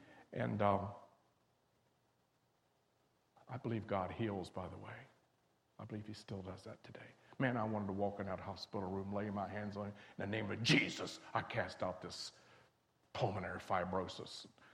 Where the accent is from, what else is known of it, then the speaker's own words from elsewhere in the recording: West Virginia, United States; I was raised in West Virginia. I have no idea. Growing up in West Virginia, I had no idea how to sing parts.